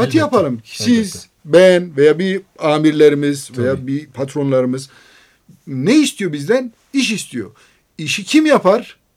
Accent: Ankara, Turkey; also born or lived in Adıyaman; Doğduğumuz yer Adıyaman. Ben Adıyamanlıyım. Doyduğum yer Ankara. Ben ilkokuldan sonra Ankara'da yetiştim. Ortaokul, lisede dahil Ankara'da okudum.

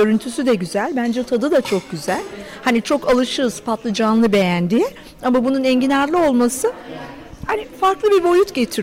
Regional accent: Istanbul, Turkey; now in Belgium; Ben Belçika'dan geldim. Yani ben İstanbulluyum ama Belçika'da oturuyorum senelerdir. Fakat Alaçatı'da evimiz var.

